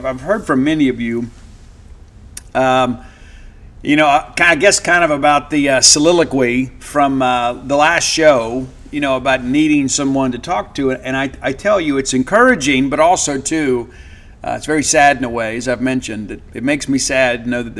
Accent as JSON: {"language": "English", "region": "Mississippi", "country": "United States", "said": "I'm from South Mississippi, where sometimes a request for prayer is an excuse to gossip."}